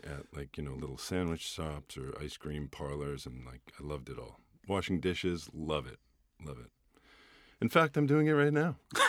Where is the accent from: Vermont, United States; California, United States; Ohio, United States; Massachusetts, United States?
Massachusetts, United States; I grew up just outside of Cambridge, Massachusetts.